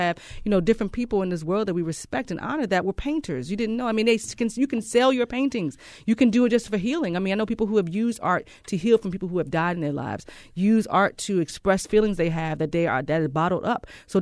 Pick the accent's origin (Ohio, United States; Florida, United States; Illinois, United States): Ohio, United States; Cleveland; Okay, so we're from Cleveland.